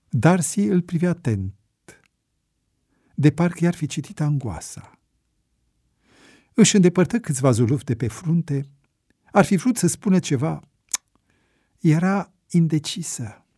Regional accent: England, United Kingdom; Romanian is a second language; also born or lived in Hyderabad; Eu vin din Anglia. Sunt anglo-indiancă.

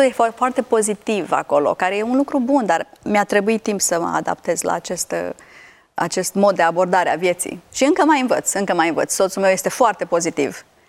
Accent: Romania; Deci am avut o mare admirație față de cultura americană crescând în România și crescând în comunism

